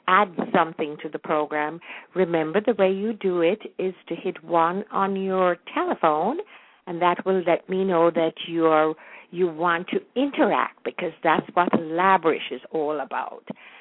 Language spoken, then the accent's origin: English; Jamaica; I really never appreciated all the beauty I had around me when I grew up in Jamaica.